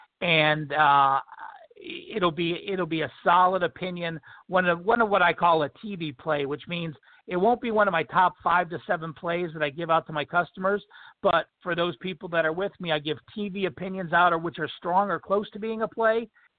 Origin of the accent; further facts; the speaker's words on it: Cleveland, Ohio, United States; obviously I grew up in Cleveland.